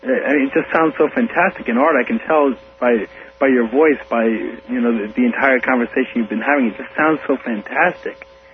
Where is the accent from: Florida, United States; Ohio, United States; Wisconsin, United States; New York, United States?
New York, United States; Huntington; No, I'm from Suffolk County. I'm from Huntington.